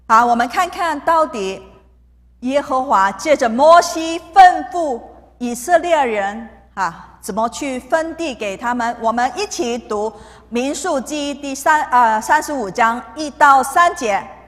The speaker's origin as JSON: {"language": "Chinese", "country": "Hong Kong", "tie": "born or raised there", "said": "因为我从香港过来，我从小都在高层的公寓里面住。香港我们讲弹丸之地啊"}